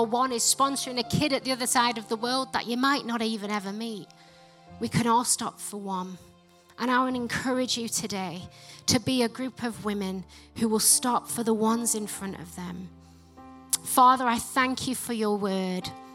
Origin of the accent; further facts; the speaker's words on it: Yorkshire and the Humber, United Kingdom; accent: Yorkshire; Not with this Yorkshire accent, are you serious?